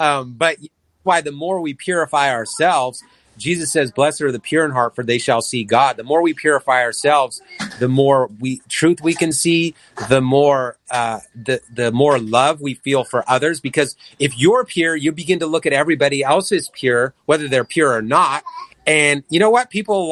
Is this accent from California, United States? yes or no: yes; Vallejo, California, United States; we were raised in Vallejo